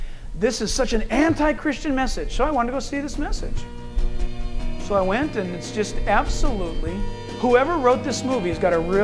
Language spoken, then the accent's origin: English; Chino Hills, California, United States; And I said, okay, I'm from Chino Hills.